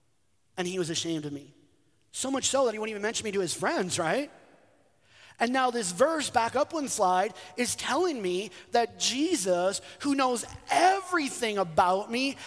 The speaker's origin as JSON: {"language": "English", "town": "Sheboygan", "region": "Wisconsin", "country": "United States", "tie": "born or raised there", "said": "I'm from Sheboygan originally, born and raised there."}